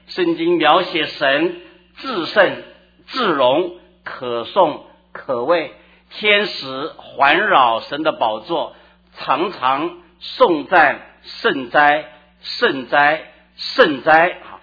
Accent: China; 按照我们中国人的用法，最普通的就是正人君子

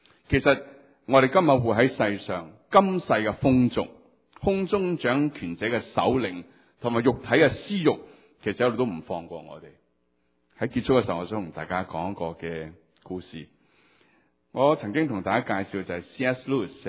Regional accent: Hong Kong; 今日我哋呢班嘅香港人嚟到呢度，我哋仲保持咗好多 Hong Kong style， 讲飲讲食讲享受

